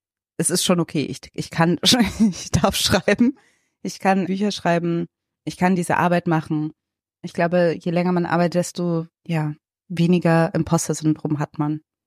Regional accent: Cologne, North Rhine-Westphalia, Germany; Ich bin in Köln-Nippes aufgewachsen.

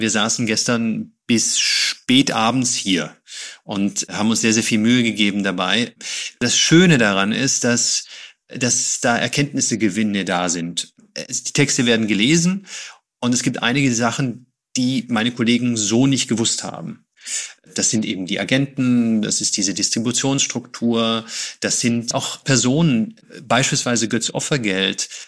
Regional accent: Stuttgart, Baden-Württemberg, Germany; ich komme aus Stuttgart

